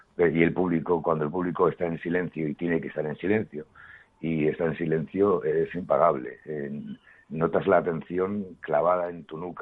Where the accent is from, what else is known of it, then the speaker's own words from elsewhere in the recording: Madrid, Community of Madrid, Spain; also born or lived in Teruel, Aragon; ese lenguaje de Teruel yo ya me venía un poquito lejano. Yo vine, me trajeron a Madrid cuando yo tenía meses apenas, aunque me siento muy aragonés.